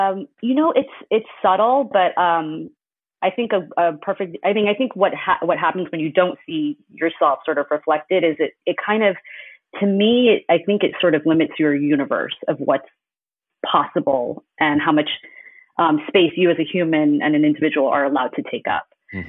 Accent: United States; Yeah, so I'm Chinese-American, and I grew up, I was born in the U.S. and I grew up in the U.S., and my parents are immigrants to this country.

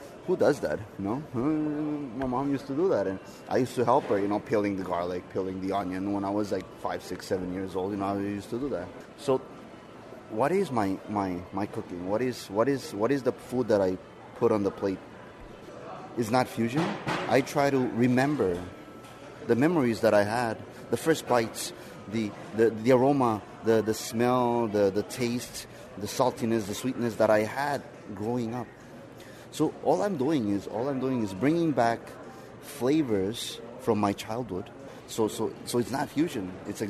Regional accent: Argentina; also born or lived in Paraguay / Brazil; This is my restaurant, Park. I was originally from Argentina. I grew up in Argentina, Paraguay, and Brazil.

